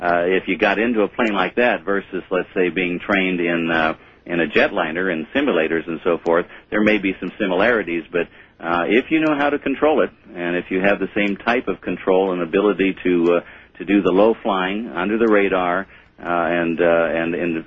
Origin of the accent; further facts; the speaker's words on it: California, United States; I mean, I grew up in California and saw crop dusters all the time.